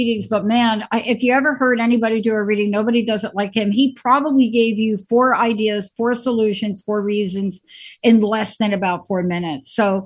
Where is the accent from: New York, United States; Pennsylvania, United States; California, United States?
New York, United States; Bronx; I come from the Bronx.